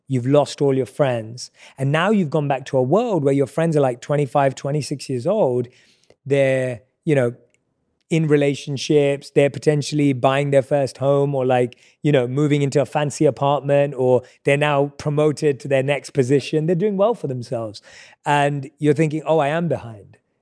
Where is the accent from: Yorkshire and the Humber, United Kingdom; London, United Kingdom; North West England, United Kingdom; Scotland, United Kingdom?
London, United Kingdom; I'm a kid growing up in London who loves music, loves movies, loves life.